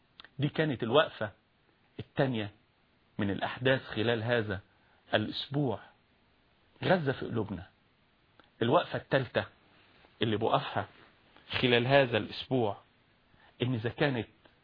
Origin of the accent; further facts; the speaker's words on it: Egypt; احنا مصريين المولد والتربية والخير والنشأة، فلسطينيين مقدسيين غزاويين الهوى والقلب